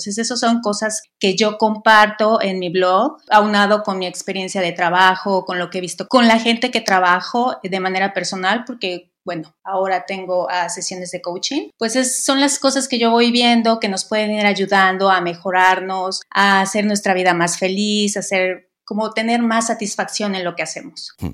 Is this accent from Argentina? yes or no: no; Mexico; moved away as an adult; now in Canada; yo soy mexicana, emigré a Canadá desde hace 7 años.